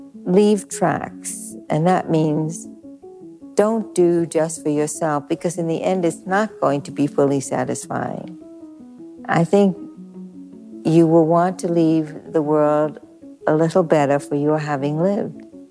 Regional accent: Brooklyn, New York, United States; we were both born and bred in Brooklyn, New York.

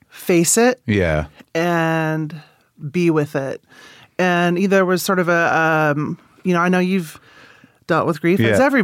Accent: Manhattan, Kansas, United States; I grew up in Kansas. Yeah. I'm from Manhattan, Kansas.

